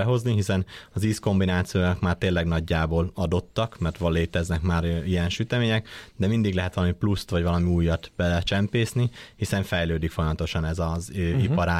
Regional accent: Celldömölk, Vas, Hungary; gyerekkoromban én is nagyon sokat jártam a Balatonra, hiszen ahonnan eredetileg származom, az Vas megye Celdömök

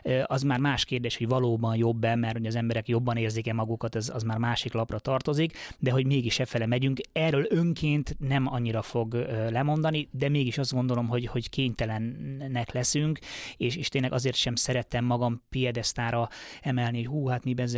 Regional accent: England, United Kingdom; én félig angol vagyok, ugye anyanyelvi szinten beszélek angolul

